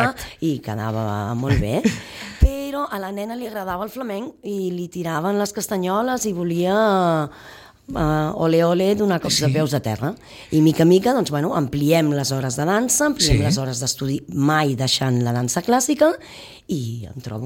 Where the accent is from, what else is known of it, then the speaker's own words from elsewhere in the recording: Vilanova i la Geltrú, Catalonia, Spain; Sí, sóc de Vilanova i la Geltrú.